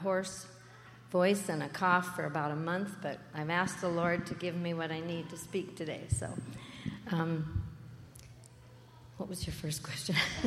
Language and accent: English; Fairbanks, Alaska, United States; born there; I was born in Fairbanks and... in a family of five children.